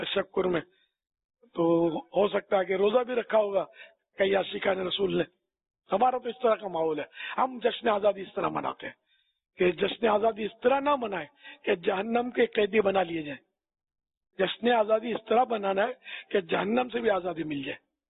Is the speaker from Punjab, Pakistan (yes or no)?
no; Karachi, Sindh, Pakistan; born there; تو 50 کی پیدائش ہے میری. تو یہ پاکستان میں کراچی میں, پاکستان کے دل کراچی, واقع دل ہے یہ, مدینے سے بھی قریب ہے یہ, تو اس میں میری پیدائش ہے. تو یوں میں تو اصلاً نسلاً پاکستانی ہوا